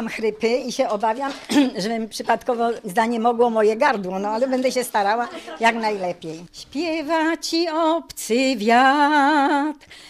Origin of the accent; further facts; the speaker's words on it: Kruszwica, Kuyavian-Pomeranian Voivodeship, Poland; Jestem typową kruszwiczanką, bo się urodziłam tutaj w tym mieście.